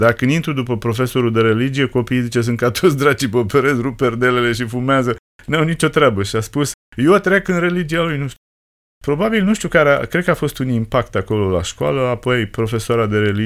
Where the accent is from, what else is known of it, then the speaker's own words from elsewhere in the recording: Boldești, Prahova, Romania; Din Boldești.